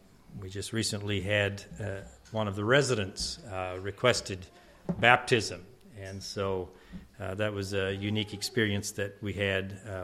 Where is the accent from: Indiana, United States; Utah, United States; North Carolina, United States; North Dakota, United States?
Indiana, United States; moved away as an adult; now in Arkansas, United States; I'm from Arkansas. I was born in Indiana and grew up there, got married, and lived there 9 years after we were married. And then God called us to Arkansas